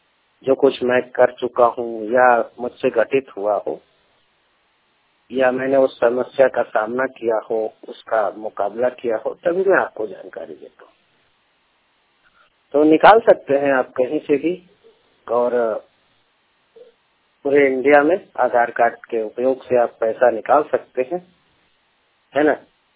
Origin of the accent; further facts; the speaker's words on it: Uttar Pradesh, India; मैं यूपी से हूँ